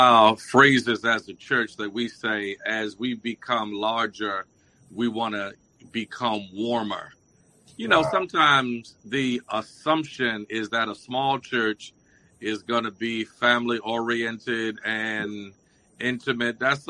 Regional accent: Cincinnati, Ohio, United States; now in Watts, United States; Well, I came to Watts in 2006. I came from Cincinnati, Ohio.

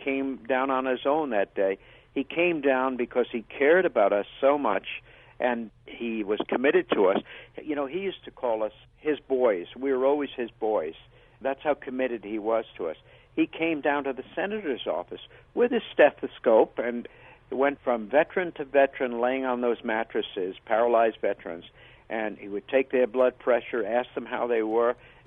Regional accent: Ladysmith, Wisconsin, United States; born there; On July 4th, 1946, I was born in Ladysmith, Wisconsin, I'm proud to say.

